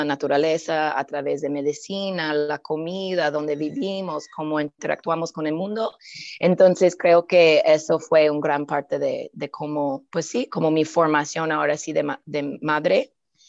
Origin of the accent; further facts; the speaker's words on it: Buffalo, New York, United States; moved away as an adult; now in Mexico; yo originalmente yo soy de Buffalo, en Nueva York, una ciudad ahí cerca de Canadá, en el estado de Nueva York, en Estados Unidos. Y cuando cumplí 21 años, vine a México a viajar y explorar y conocerme, y aquí me quedé. Acabo de cumplir 40